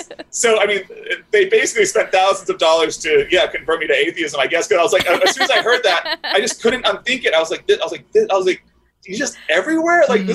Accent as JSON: {"language": "English", "town": "Encino", "region": "California", "country": "United States", "said": "Like, oh, hey, I'm from Encino. They're like, whoa, Encino, okay, hippie."}